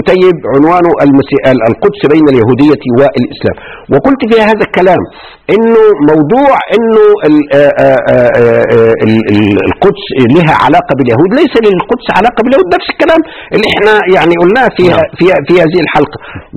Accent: Egypt; نروح إحنا النهاردة كمصريين

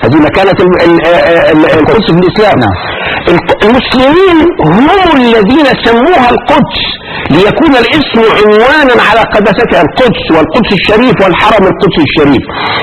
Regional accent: Egypt; وطبع في المجلس الأعلى للثقافة في مصر عندنا في مصر سنة 2000.

